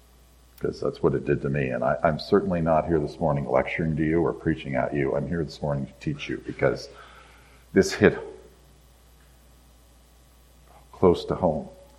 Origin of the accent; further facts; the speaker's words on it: Lombardy, Ontario, Canada; I'm a kid from Lombardy.